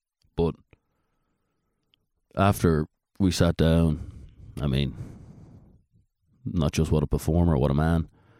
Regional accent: Dublin, Leinster, Ireland; when he mentioned the show on stage to an audience in my hometown of Dublin City

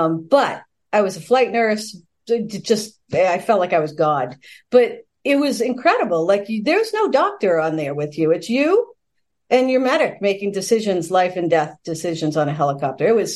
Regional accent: Boston, Massachusetts, United States; now in Colorado, United States; Well, I'm from the Boston area, but I've

